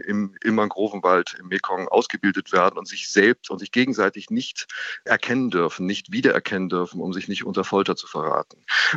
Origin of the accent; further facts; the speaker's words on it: Germany; Ich bin aus Deutschland etwa